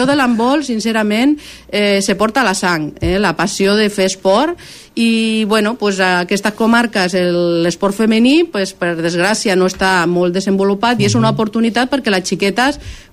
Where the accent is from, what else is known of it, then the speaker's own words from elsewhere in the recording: Móra la Nova, Catalonia, Spain; perquè jo sóc de Móra la Nova